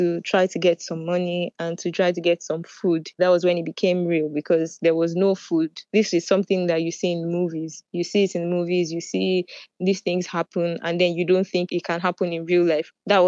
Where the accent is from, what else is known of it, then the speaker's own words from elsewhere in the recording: Nigeria; And I'm from Nigeria, right? Sometimes, you know, we run out of cash at the ATM.